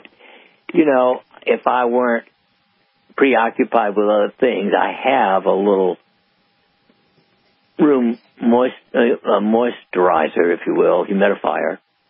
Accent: South Carolina, United States; also born or lived in Missouri; I mean, I grew up in South Carolina, which mm-hmm. is a lot warmer than Missouri.

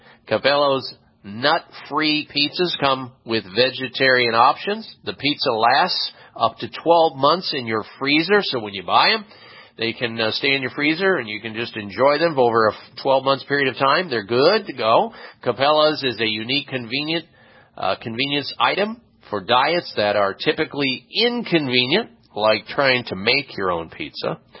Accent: Midwest, United States; I learned that growing up in the Midwest

